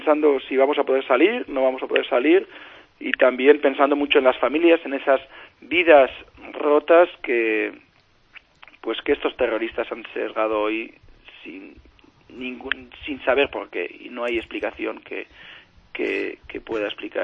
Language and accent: Spanish; Navarre, Spain; los que somos navarros, los que somos vascos y en definitiva todos los españoles